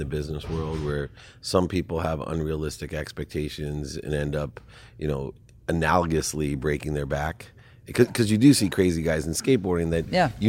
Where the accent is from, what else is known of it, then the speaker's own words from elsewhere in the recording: San Diego, California, United States; And I grew up in South Mission Beach, San Diego.